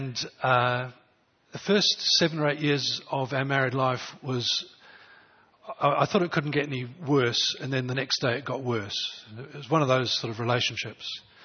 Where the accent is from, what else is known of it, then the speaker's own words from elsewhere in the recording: England, United Kingdom; born there; I was born in England, 1953, you can work that out. I was born into a military family